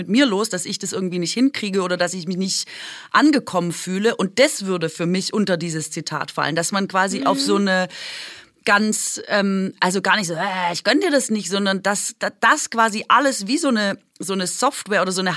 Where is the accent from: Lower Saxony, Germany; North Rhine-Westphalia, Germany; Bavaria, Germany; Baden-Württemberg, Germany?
Baden-Württemberg, Germany; ich als Schwäbin